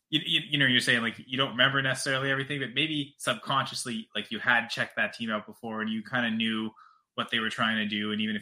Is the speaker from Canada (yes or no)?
yes; Canada; I'm Canadian